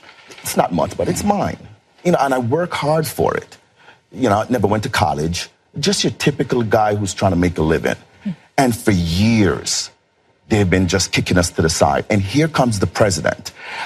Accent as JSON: {"language": "English", "country": "Jamaica", "said": "Blacks for Trump. I'm Jamaican, I'm black."}